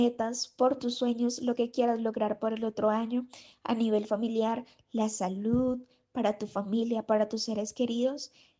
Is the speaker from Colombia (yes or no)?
yes; Colombia; En mi país, Colombia, la fiesta que más me gusta es el 7 de diciembre